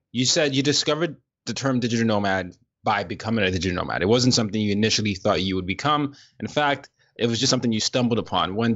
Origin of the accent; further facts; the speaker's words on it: Lagos, Nigeria; now in New York City, United States; I mean, I'm from Lagos, Nigeria, and so chaos is our middle name.